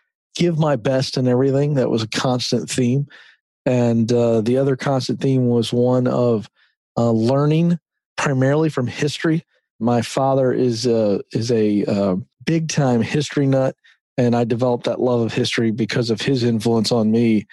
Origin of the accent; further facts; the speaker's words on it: Virginia, United States; The Hampton Roads area of Virginia. So that would be the Virginia Beach, Chesapeake, Norfolk, Newport News, Hampton area.